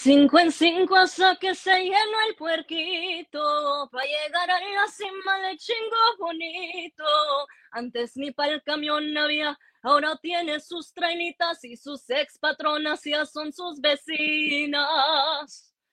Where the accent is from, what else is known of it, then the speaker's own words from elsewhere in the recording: United States; now in Los Angeles, United States; yo crecí, aunque yo vivo en Los Ángeles, crecí en un pueblo, se puede decir, un town muy gringo. O sea, era la única mexicana en mi escuela, la única que hablaba español.